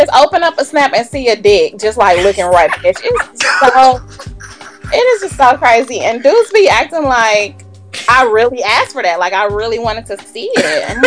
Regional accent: Jackson, Mississippi, United States; You know, I'm from Jackson, Mississippi.

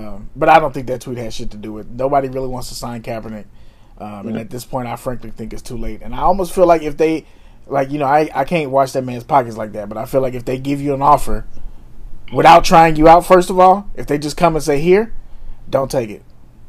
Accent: St. Louis, Missouri, United States; It was the most, like, and I'm from St. Louis and I've seen some bullshit.

